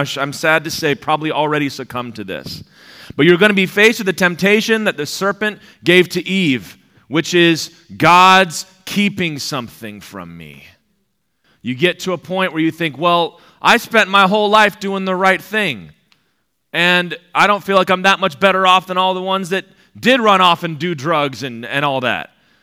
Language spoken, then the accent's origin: English; Alabama, United States; I'm from Alabama, okay?